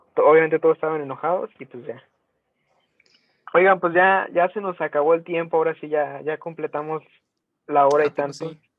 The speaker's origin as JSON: {"language": "Spanish", "region": "Aguascalientes", "country": "Mexico", "said": "nosotros somos de Aguascalientes."}